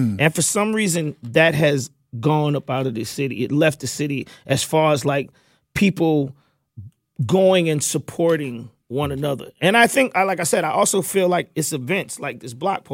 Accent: College Park, Georgia, United States; I'm from College Park, me and Dallas Austin. Basically, it's like so many things that's Atlanta about me and my story.

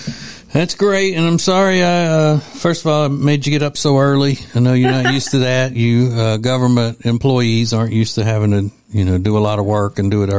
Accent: Louisiana, United States; there's a U.S. senator from my home state of Louisiana

